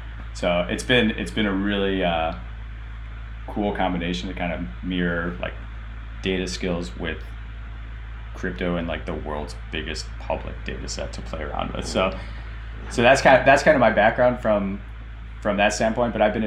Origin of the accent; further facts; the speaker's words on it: Chicago, Illinois, United States; So he and I, Greg grew up in California and I grew up in Chicago.